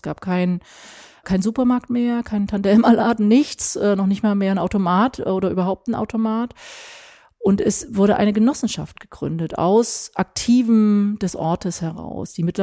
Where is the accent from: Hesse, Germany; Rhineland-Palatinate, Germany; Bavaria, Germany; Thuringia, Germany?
Thuringia, Germany; Gera; born there; ich bin in Gera geboren. Das ist eine Stadt, die war mal 135.000 Einwohnende groß, hatte eine starke Druckindustrie, also eine Modedruckindustrie.